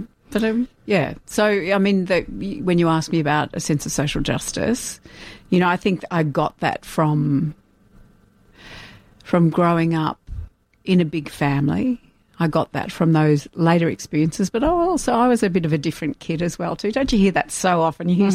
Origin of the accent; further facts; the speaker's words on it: Ballarat, Victoria, Australia; part of that was growing up in Ballarat. It was a community.